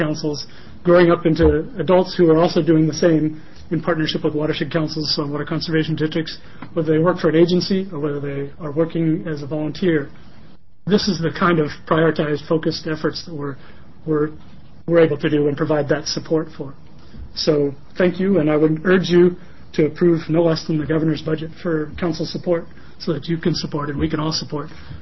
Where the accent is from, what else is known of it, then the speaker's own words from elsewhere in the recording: Oregon, United States; I was born in Oregon and grew up on a stream tributary to the Tualatin River, and in some ways started my career there.